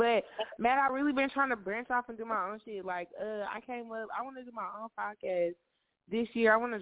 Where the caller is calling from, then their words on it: Dallas, Texas, United States; I'm calling from Dallas, Texas.